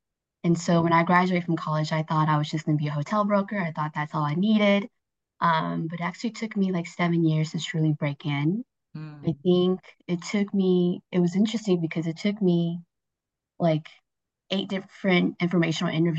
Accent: United States; now in Atlanta, United States; means smile in my language. I'm Hong American and I'm based here in Atlanta, Georgia.

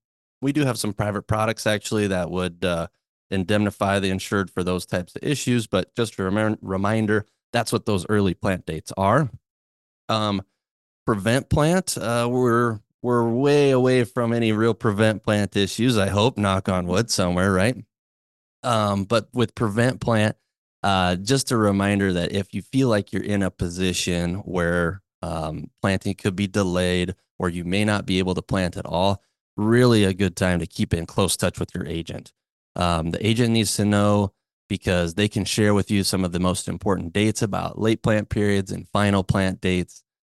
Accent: Aurelia, Iowa, United States; now in Des Moines, United States; although today I live just outside of Des Moines, I grew up in Northwest Iowa, only 7 miles away from Cherokee.

